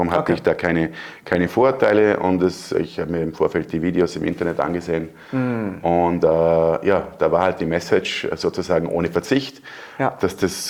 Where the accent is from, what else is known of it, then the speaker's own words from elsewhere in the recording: Bregenz, Vorarlberg, Austria; ich komme aus Bregenz, bin 44 Jahre jung